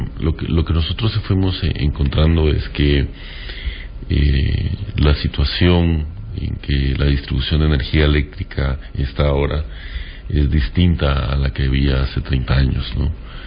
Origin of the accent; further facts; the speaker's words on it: Guatemala; orgullosamente, como guatemalteco, podemos decir que es una política de economía mixta